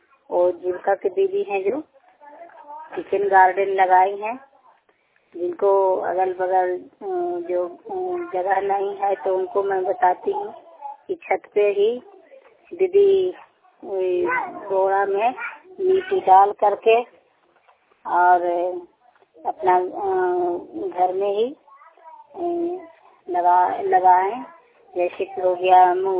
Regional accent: Sheikhpur, Bihar, India; और मैं शेखपुर गांव की निवासी हूँ

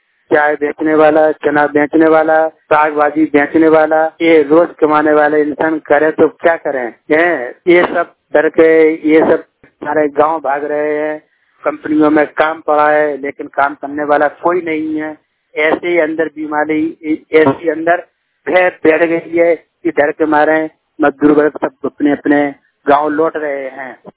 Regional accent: Uttar Pradesh, India; now in Ahmedabad, India; मैं जिला झांसी का रहने वाला हूँ। अहमदाबाद में सिलाई का काम करता हूँ।

